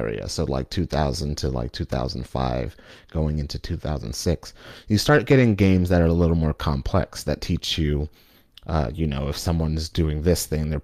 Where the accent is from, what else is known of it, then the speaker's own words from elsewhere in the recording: Bronx, New York, United States; because we grew up in the Bronx in New York City many, many, many, many years.